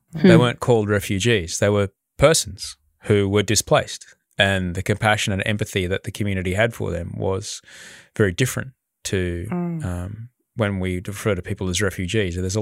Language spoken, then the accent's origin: English; Brisbane, Queensland, Australia; But we, you know, like I grew up in Brisbane.